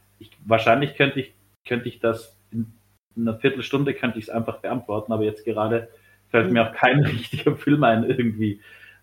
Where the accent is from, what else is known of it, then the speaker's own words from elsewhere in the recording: Austria; bin als Österreicher auch eher jetzt bei der AFL, also der Austrian Football League, so ein bisschen dabei.